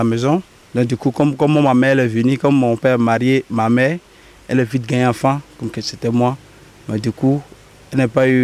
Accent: Grand-Bassam, Comoé, Côte d’Ivoire; Oui, bon, moi, ici Ivoirien, je viens de la Côte d'Ivoire, j'ai 16 ans.

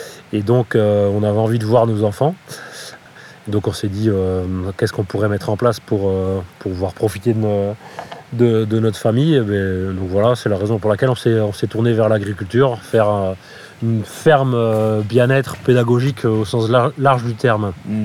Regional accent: Belgium; En fait, on est originaire de Belgique.

